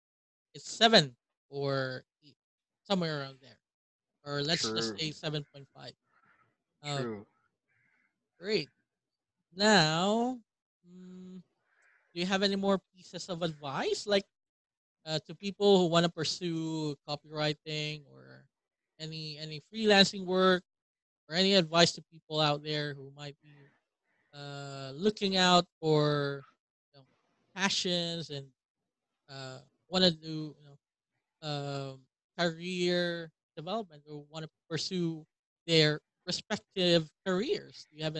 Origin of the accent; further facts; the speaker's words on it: Western Visayas, Philippines; I'm also, I'm actually from Capiz. It's in the Visayas region.